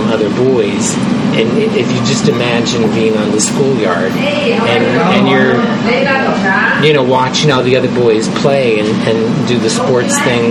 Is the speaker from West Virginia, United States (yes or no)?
no; California, United States; Yeah, I was born not far from here, just in the North Bay, just a few miles, and was born